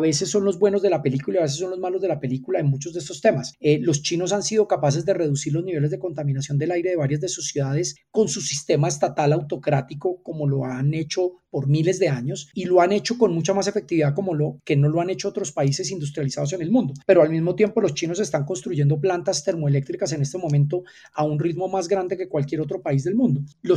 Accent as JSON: {"language": "Spanish", "country": "Colombia", "said": "como colombianos o como país"}